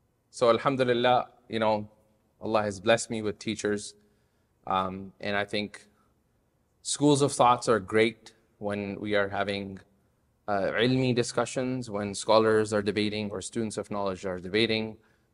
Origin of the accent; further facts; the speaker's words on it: Canada; moved away as an adult; now in Atlanta, United States; I'm Canadian. Oh, Canada. So I belong to Canada. I recently moved here. I moved to Atlanta a year and a half ago.